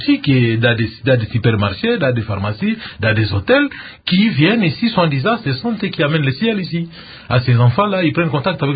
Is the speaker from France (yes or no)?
no; DR Congo; chez nous, au Congo